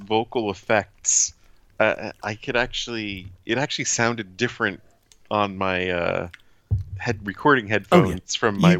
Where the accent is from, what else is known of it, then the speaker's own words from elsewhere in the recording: Chicago, Illinois, United States; And I'm from Chicago's North Side.